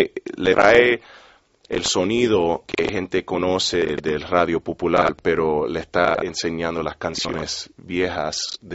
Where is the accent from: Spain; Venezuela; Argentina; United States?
United States; born there; Bueno, mis padres son de Puerto Rico y yo nací en los Estados Unidos, pero mis padres eran bien inteligentes y me enseñaron a hablar español.